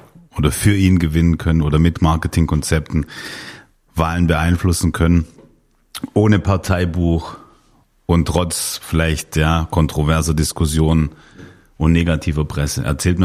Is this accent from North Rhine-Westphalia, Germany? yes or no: no; Munich, Bavaria, Germany; als Münchner würde ich sagen